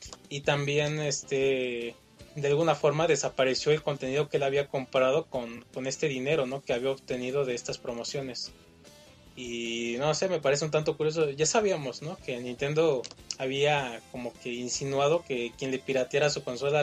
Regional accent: Mexico; en algún momento descubren que soy mexicano

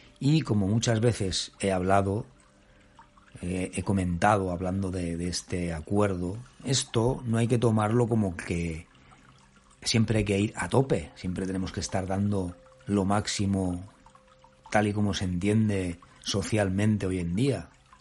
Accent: Barcelona, Catalonia, Spain; born there; he regresado a Barcelona, a mi ciudad natal

